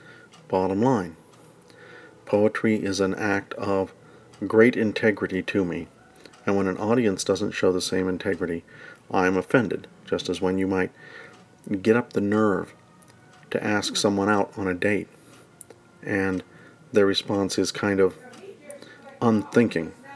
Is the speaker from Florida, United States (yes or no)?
no; Morgantown, West Virginia, United States; they reflect many different aspects of growing up in Morgantown.